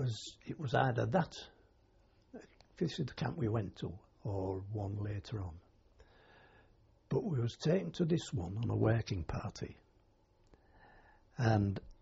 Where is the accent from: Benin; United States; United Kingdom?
United Kingdom; we used to have some being British